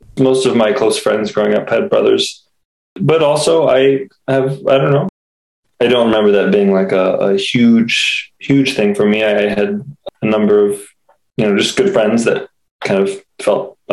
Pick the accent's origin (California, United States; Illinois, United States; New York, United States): Illinois, United States; Peoria; born there; I was born in Peoria, Illinois, about halfway between Chicago and St. Louis.